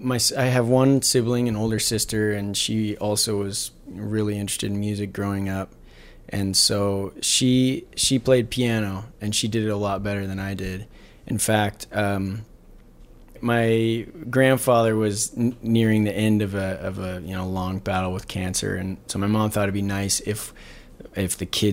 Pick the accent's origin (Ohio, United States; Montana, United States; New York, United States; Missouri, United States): Montana, United States; Kalispell; I this is my hometown. I was born and raised here. I graduated from Flathead High School. And, you know, all the, well, a lot of the music education I received was here in Kalispell.